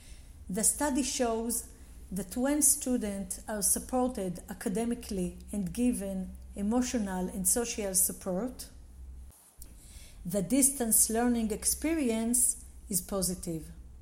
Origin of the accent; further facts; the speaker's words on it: Israel; from Israel.